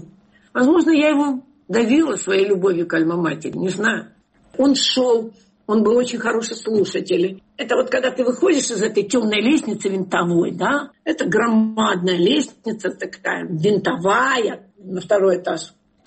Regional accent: Kyiv, Ukraine; Я киевский человек. Я родилась в Киеве. Всю жизнь жила в Киеве.

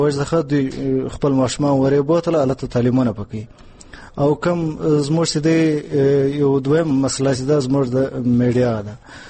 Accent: Ziarat, Balochistan, Pakistan; د زیارت کلی امدانو سره تعلق لرم. دا تقریبا د کوټ څخه 80 کیلومتر دی.

